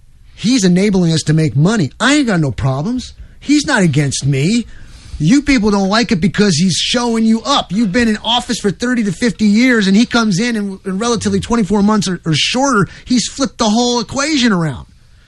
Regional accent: New York, United States; I'm from New York, ladies and gentlemen.

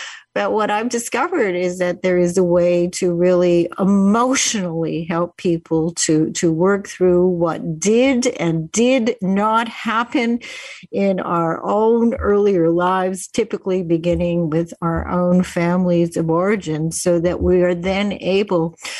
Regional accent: Winnipeg, Manitoba, Canada; I grew up in Winnipeg, Canada

